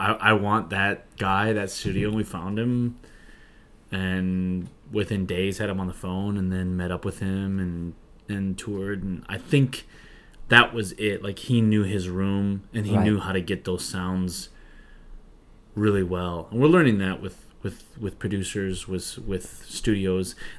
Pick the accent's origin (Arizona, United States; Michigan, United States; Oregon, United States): Michigan, United States; My cousin and I, John, are from Michigan originally.